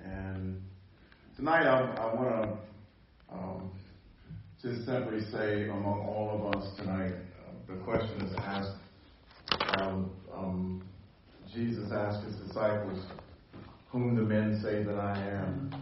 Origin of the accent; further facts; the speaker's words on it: Philadelphia, Pennsylvania, United States; I remember when I was growing up in Philadelphia every night at 10:30, since if you weren't 17, you had to be off the street by 10:30.